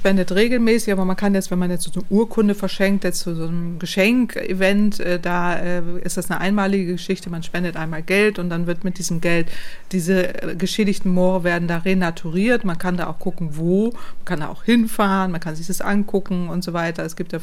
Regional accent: Lower Saxony, Germany; Ich komme aus der Moor-Gegend. Ich bin da aufgewachsen.

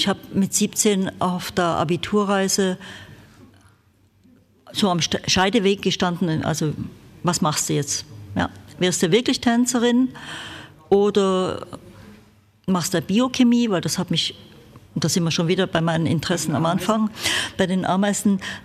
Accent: Switzerland; Ja, aber ich komme ja aus der Schweiz.

